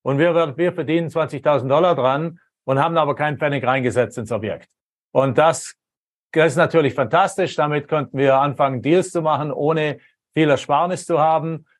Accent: Baden-Württemberg, Germany; moved away as an adult; Bin also Deutscher, Deutschland geboren, aufgewachsen am Bodensee, im schönen Bodensee in der Konstanzer Ecke.

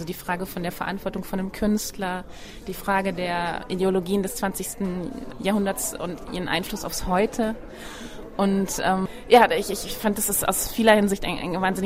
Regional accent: Bremen, Germany; now in Prague, Czech Republic; wir fahren im Herbst, im November nach Bremen, in meiner Heimatstadt.

